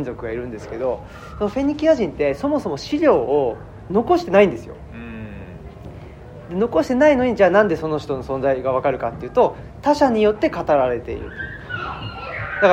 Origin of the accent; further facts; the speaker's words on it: Saitama, Japan; 僕は埼玉県出身で大学院は関西